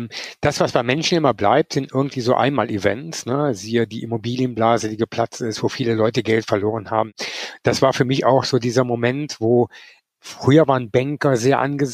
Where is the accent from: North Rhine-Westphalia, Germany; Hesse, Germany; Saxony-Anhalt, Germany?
North Rhine-Westphalia, Germany; Cologne; ich komme zwar aus Köln